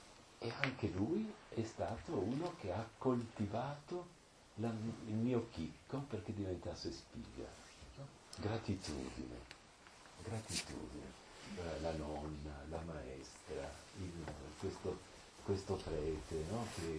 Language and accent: Italian; Veneto, Italy; io vengo dal Veneto di origine